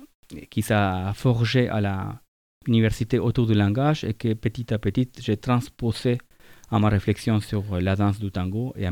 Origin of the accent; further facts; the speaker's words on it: Buenos Aires, Argentina; moved away as an adult; Oui, je suis né à Buenos Aires et j'ai grandi là-bas. Et c'est plutôt vers mes 30 ans que j'ai commencé à être plus en Europe qu'en Argentine.